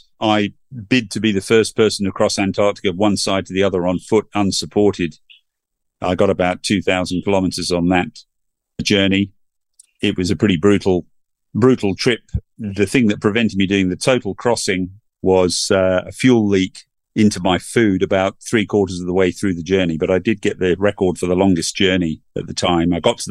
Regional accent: Malaysia; I grew up in Malaysia as a young child.

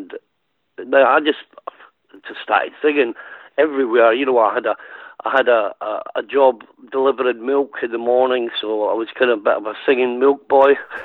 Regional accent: Edinburgh, Scotland, United Kingdom; Yeah, I was born and bred in Edinburgh. My parents were from the north of Ireland. They came over to start a bit of a new life here in Edinburgh.

